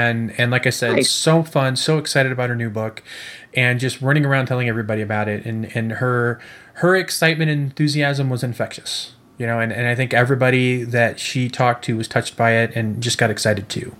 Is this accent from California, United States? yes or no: yes; Fresno, California, United States; I grew up in Fresno.